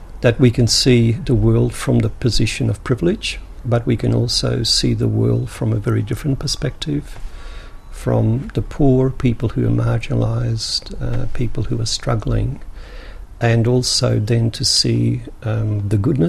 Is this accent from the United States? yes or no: no; Australia; also born or lived in Netherlands; I've come, of course, from a middle-class background in Holland and then growing up in Australia in terms of middle-class values.